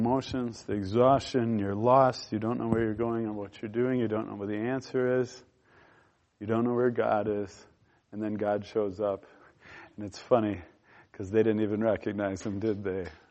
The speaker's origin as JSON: {"language": "English", "region": "Midwest", "country": "United States", "said": "We're from the Midwest. We're a long way from the ocean."}